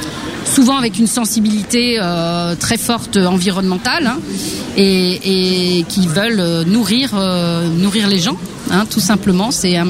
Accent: Nouvelle-Aquitaine, France; la vigne qui est un gros, gros bassin viticole chez nous en Charente.

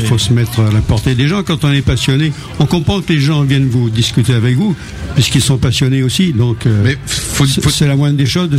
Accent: Dieppe, Normandy, France; Moi, je suis de Normandie, j'habite Dieppe.

